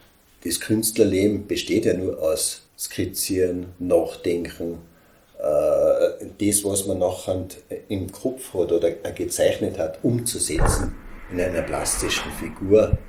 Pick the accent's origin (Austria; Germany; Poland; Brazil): Austria; Hochfilzen, Tyrol; Wo ich herkomme, bin ein echter Hochfilzer.